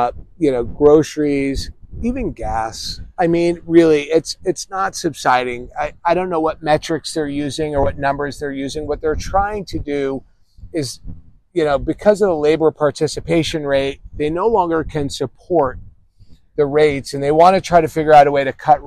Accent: New York, United States; Because I'm from the East Coast, I'm from New York

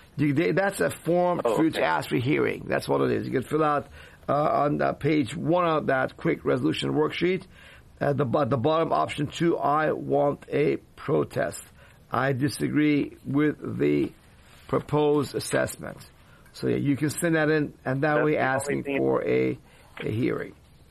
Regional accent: Iran; I never imagined I'd be doing that when I was growing up in Iran, you know, back in 1960s and 70s.

